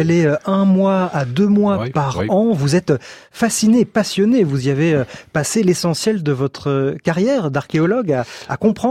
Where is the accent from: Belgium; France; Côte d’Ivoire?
Belgium; Vous avez raison, en tant que Belge